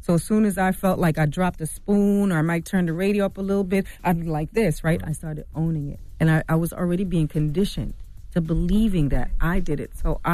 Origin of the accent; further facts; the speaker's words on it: Jamaica; I was thinking that. You know, I'm Jamaican.